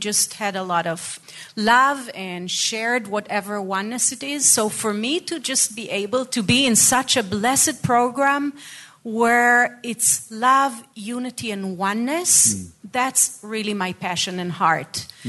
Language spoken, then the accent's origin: English; Haifa, Haifa District, Israel; English is a second language; I'm a Haifa born. Someone in the crowd was saying how beautiful Haifa is. I didn't tell you, but I was born in Haifa. I was raised in Haifa, beautiful city. And it's kind of a mixed city where Arabs and Jews and all kinds of nationalities are at.